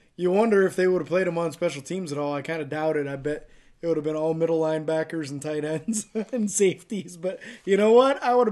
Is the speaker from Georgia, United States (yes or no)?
no; Erie, Pennsylvania, United States; I'm talking to one of the people there and tell him that I'm from Erie, and he's like, that's in Pennsylvania.